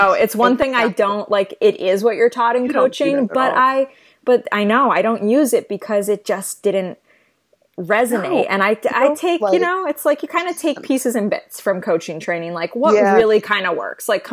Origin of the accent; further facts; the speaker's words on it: New England, United States; Without getting in my New England bubble. I'm from New England.